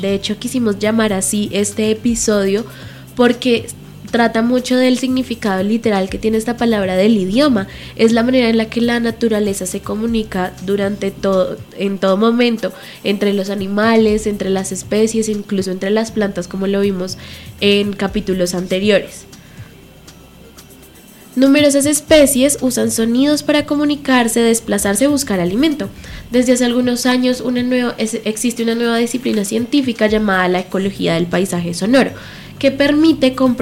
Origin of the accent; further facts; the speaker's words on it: Colombia; Este evento lo traemos aquí al programa porque es muy, muy importante para nosotros como colombianos